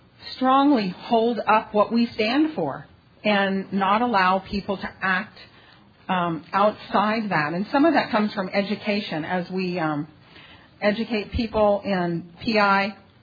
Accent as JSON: {"language": "English", "town": "Albuquerque", "region": "New Mexico", "country": "United States", "said": "I'm an addict from Albuquerque, New Mexico."}